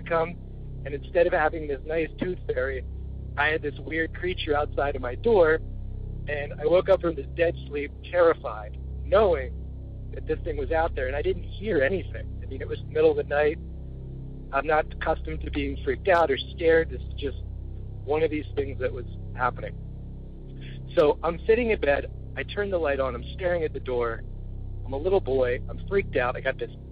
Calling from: New Jersey, United States; I'm calling from South Jersey.

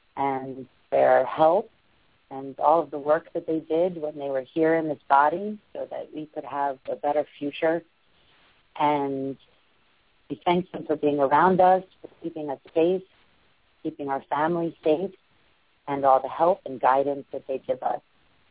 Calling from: New York City, New York, United States; I am your host, and I'm calling in from New York City.

